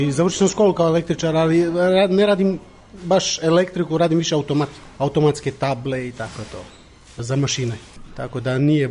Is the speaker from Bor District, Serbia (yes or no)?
yes; Kladovo, Bor District, Serbia; moved away as an adult; now in Frederiksværk, Denmark; Odrastao sam u Srbiji, u Kladovu, i onda sam sa 21 godinu došao za Dansku.